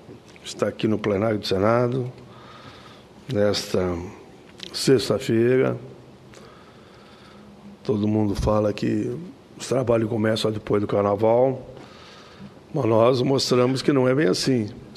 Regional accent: Caxias do Sul, Rio Grande do Sul, Brazil; born there; now in Canoas, Brazil; da cidade onde eu resido, nasci em Caxias, mas moro em Canoas

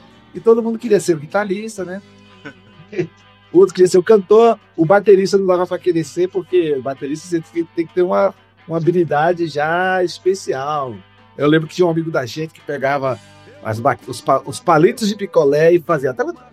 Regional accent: Maceió, Alagoas, Brazil; Pelo menos eu sou de Maceió, de Alagoas.

